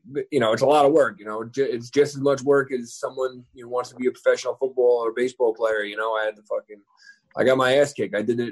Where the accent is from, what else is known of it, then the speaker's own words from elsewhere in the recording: Lindenhurst, New York, United States; And then I'm from Lindenhurst, and there was a couple older guys that were like getting into MMA